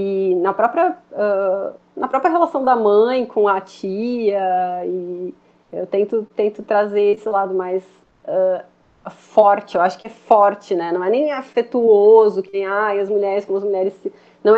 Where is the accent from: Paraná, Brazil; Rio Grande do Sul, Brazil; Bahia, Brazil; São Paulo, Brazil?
Rio Grande do Sul, Brazil; Farroupilha; born there; also born or lived in Porto Alegre; Eu sou nascida no interior, eu sou nascida em Farroupilha, mas fui para Porto Alegre fazer faculdade e fiquei, enfim, até agora que me mudei, né?